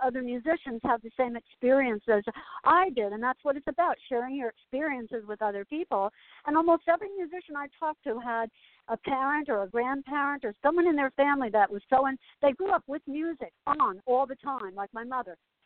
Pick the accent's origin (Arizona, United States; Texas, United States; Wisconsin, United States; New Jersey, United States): New Jersey, United States; Asbury Park; I'm from Asbury Park